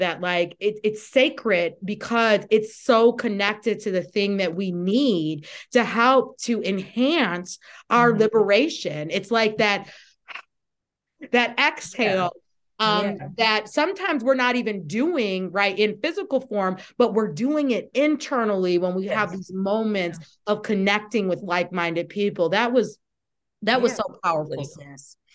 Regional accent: Kalamazoo, Michigan, United States; And I'm this woman from Kalamazoo, Michigan, right? I don't come from Chicago. I don't speak that language.

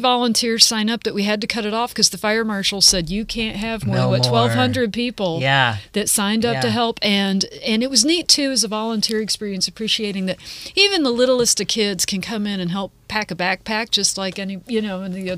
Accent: Texas, United States; also born or lived in Philadelphia / Washington, D.C.; Well, I'm from Texas, which it's a good cost of living down there. But, you know, having lived in Philadelphia and Washington, D.C. and some other places

